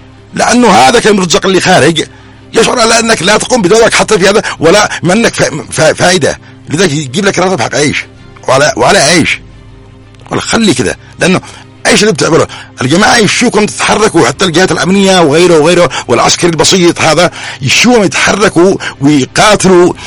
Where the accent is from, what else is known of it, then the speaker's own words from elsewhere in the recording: Yemen; نحن يمنيين